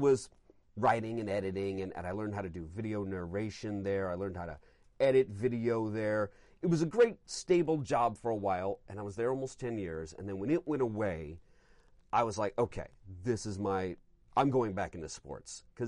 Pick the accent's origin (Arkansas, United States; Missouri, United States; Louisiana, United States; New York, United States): Missouri, United States; St. Louis; I'm from St. Louis, and we have a crippling baseball addiction in that town, as it's referred to often.